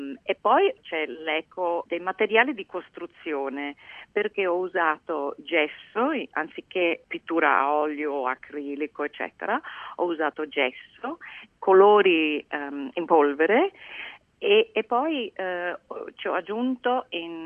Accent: Abruzzo, Italy; born there; visto che io sono abruzzese di origine, sono nata in Abruzzo e tutti i miei parenti anche

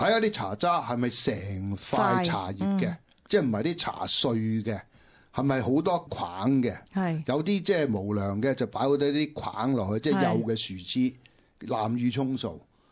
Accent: Shanghai, China; 因為我本身外省人啦，我上海人啦

